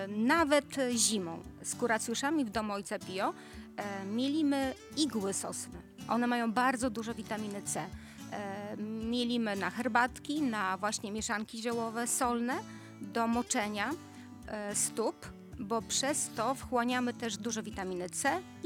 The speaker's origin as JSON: {"language": "Polish", "region": "Warmian-Masurian Voivodeship", "country": "Poland", "said": "pracowałam w szkole i w Olsztynie, bo pochodzę z tamtych stron i tutaj też w Jarosławiu, w Dobrej, na różnych placówkach."}